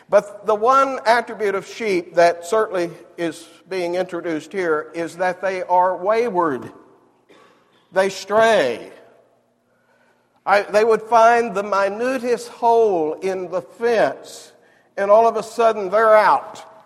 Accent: Texas, United States; moved away; And I'm originally from Texas, you understand.

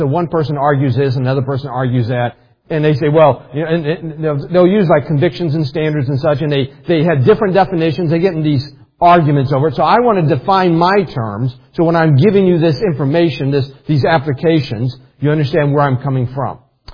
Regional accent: West Virginia, United States; born or raised there

